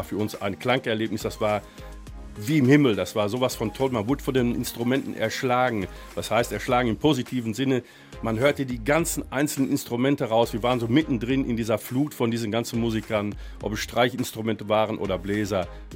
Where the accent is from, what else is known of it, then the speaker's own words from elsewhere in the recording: Olpe, North Rhine-Westphalia, Germany; ich komme aus Olpe am Biggesee